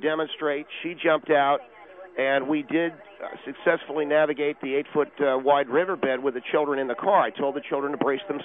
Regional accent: California, United States; I come from California, so those of us who grew up around the desert, we know an awful lot about off-roading, motocross, motorcycles.

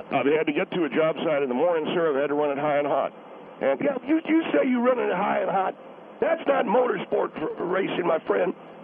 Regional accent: the South, United States; Mr. Henry, I've been in Florida. I come from the South. I know how hard it rains.

